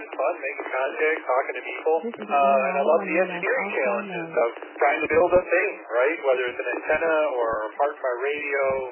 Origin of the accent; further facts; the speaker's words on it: Henrietta, New York, United States; Yes, I am born and raised in Henrietta. I've lived in Henrietta all but 3 years of my life. I'm close to my folks who still live in Henrietta. So, I mean, it's not the perfect town, but it's my hometown. So I was born there